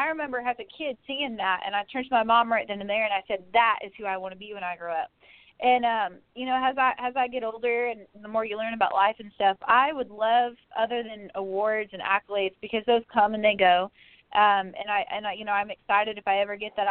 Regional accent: Bakersfield, California, United States; now in Nashville, United States; And I wrote a song probably about 3 months after I moved to town, called … after my hometown.

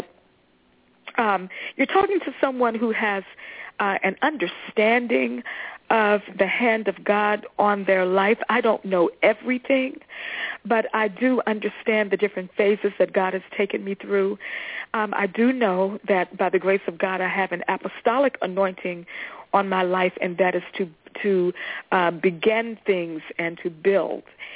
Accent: East Coast, United States; moved away; Because I'm from the East Coast, and when I moved here, something happened.

